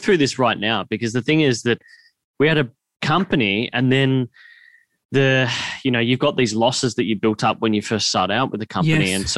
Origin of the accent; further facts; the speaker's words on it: Bentleigh, Victoria, Australia; And I grew up around Bentley.